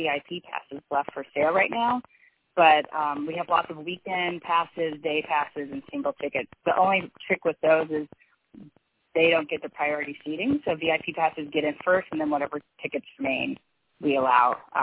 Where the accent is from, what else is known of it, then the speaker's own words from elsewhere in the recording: Los Angeles, California, United States; now in Oxford, United States; because I'm not from here, I'm actually from Los Angeles originally.